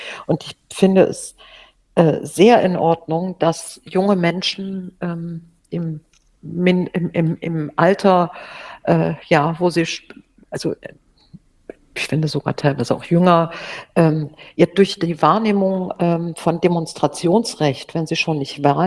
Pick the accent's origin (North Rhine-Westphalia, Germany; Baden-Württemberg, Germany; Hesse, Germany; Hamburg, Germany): North Rhine-Westphalia, Germany; also aus der Ecke gebürtig bin ich da aus der Ecke, wo Lützerath in der Nähe ist